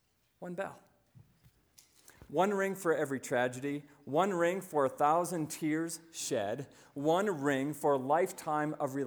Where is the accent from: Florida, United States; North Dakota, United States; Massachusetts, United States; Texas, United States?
North Dakota, United States; You see, my home state of North Dakota is facing the same difficulties that your universities are also facing.